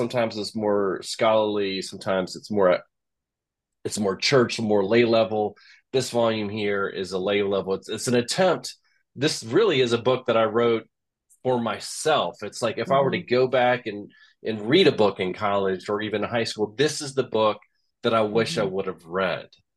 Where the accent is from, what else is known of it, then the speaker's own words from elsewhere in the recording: Maryland, United States; now in Madison, United States; We live in Madison, Mississippi. I'm from Maryland.